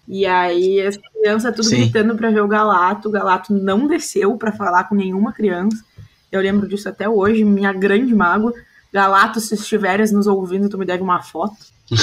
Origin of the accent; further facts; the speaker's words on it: Rio Grande, Rio Grande do Sul, Brazil; de Rio Grande, nascida e crescida em Rio Grande, mais perto do Uruguai do que de Porto Alegre, né?